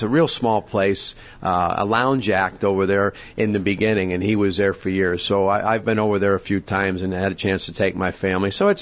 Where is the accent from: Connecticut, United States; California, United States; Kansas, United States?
Connecticut, United States; I grew up in Connecticut, and I think we have an off day when we get there.